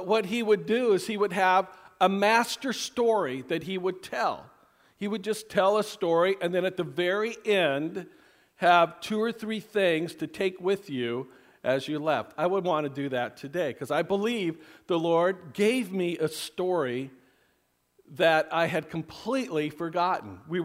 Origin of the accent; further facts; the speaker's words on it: Hayward, California, United States; drove down to my hometown, which was Hayward. I went to junior high and high school there.